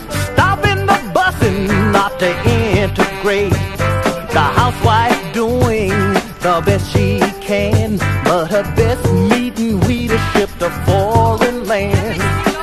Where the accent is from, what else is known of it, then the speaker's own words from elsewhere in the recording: United States; born there; I'm an American, I was born here, anybody like it or not.